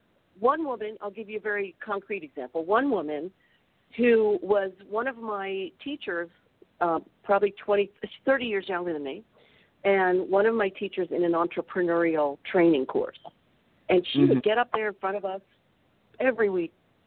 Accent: Midwest, United States; Well, I was born in 57, but still, that sort of growing up in the Midwest, it still felt very present, the 60s, trust me.

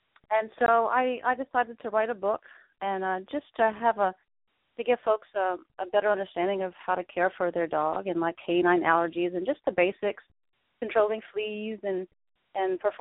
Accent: Louisiana, United States; And then I was raised in South Louisiana.

